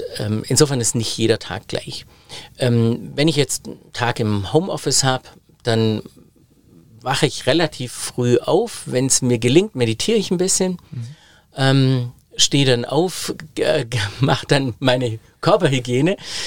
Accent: Biberach an der Riß, Baden-Württemberg, Germany; in Biberach an der Riß, meine Heimatstadt damals

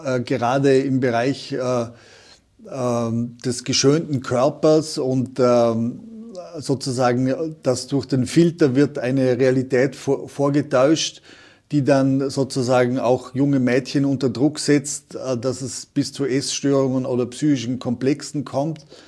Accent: Vorarlberg, Austria; bei uns in Vorarlberg

